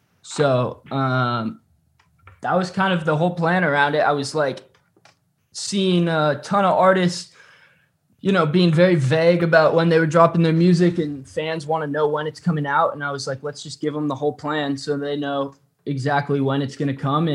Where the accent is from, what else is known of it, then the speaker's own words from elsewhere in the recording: California, United States; I grew up in California. I'm a California boy. So, you know, 60 degrees and under is chilly.